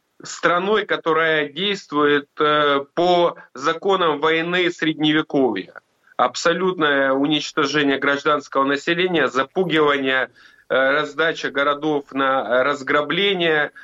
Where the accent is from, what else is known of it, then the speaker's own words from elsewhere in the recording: Mariupol, Donetsk Oblast, Ukraine; тем более я лично там из Мариуполя знаю прекрасно все эти ужасы